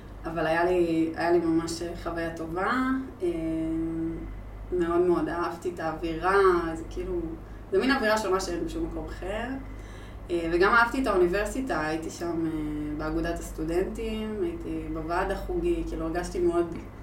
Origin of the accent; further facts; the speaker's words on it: Tirat Carmel, Haifa District, Israel; גדלתי בעיר בעצם, גדלתי בטירת הכרמל.